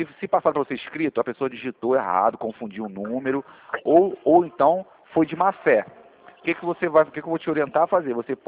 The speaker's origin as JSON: {"language": "Portuguese", "region": "Rio de Janeiro", "country": "Brazil", "said": "eu sou carioca."}